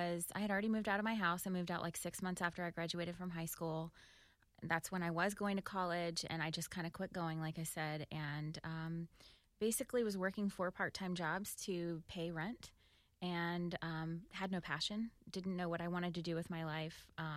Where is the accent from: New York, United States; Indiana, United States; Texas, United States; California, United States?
Indiana, United States; Indianapolis; also born or lived in Illinois; now in Orange Park, United States; Born in Illinois. Was only there till I was one, and then I moved to Indianapolis, which is where my dad was born. We lived there till I was in third grade.